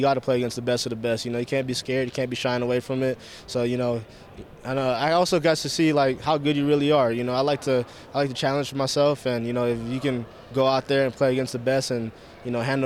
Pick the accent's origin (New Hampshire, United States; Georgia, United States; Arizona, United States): Arizona, United States; I get to play at ASU, so I'm going back to my hometown.